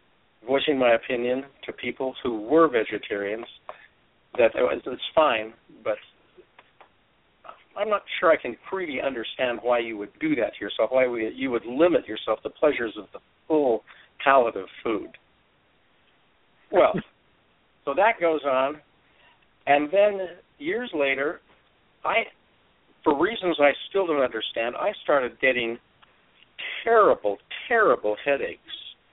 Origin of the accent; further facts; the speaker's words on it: Ogden, Utah, United States; also born or lived in California / Georgia; He got transferred, lived around in Utah, did most of my growing up in Ogden, junior high and high school, went to Weber College, the University of Utah